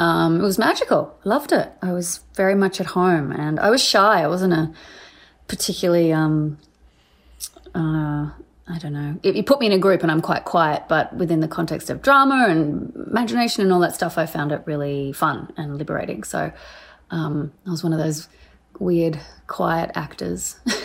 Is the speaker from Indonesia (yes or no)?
no; Australia; I'm Australian after all.